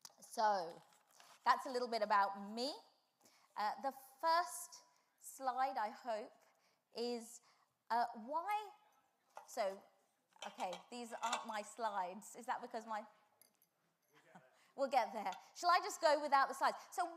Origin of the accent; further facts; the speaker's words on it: Bedford, East of England, United Kingdom; also born or lived in Luton / Singapore / Australia / Nigeria; I was born in Luton, and then my family moved to Singapore, and then they moved to Australia, and then they moved to Nigeria, and then when they were in Nigeria, I came back to England and did my A-levels in a town called Bedford.